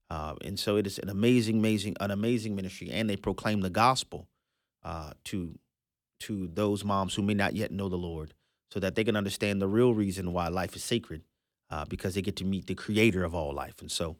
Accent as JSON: {"language": "English", "country": "United States", "said": "As an American, it's embarrassing to me to have to watch these hearings"}